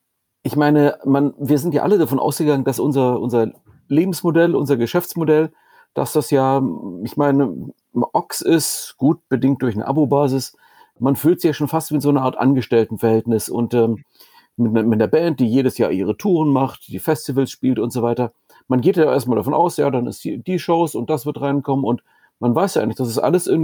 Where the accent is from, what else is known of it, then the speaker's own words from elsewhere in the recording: Heidenheim an der Brenz, Baden-Württemberg, Germany; born there; Ich bin gebürtig aus Heidenheim. Ich bin gebürtig aus Heidenheim an der Brenz.